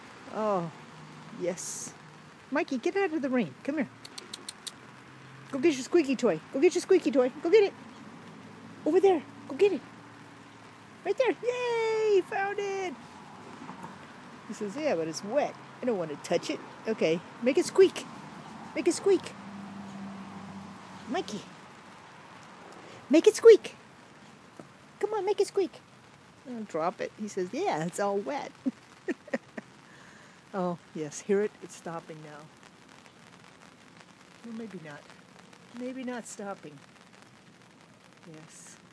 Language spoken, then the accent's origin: English; Iowa, United States; now in California, United States; And the size of the drops are extremely tiny, so it's not like rain where I'm used to from Iowa. Well, I'm not used to it. I haven't been there for 50 years.